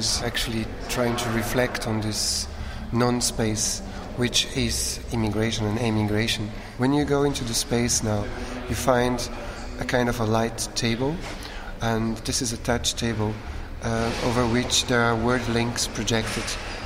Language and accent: English; Rio de Janeiro, Brazil; English is a second language; also born or lived in Switzerland; We're based in Rio de Janeiro in Brazil, because I am Brazilian. I was born in Rio, and Walter is Swiss, but I lived part of my life as an immigrant in Switzerland, 13 years.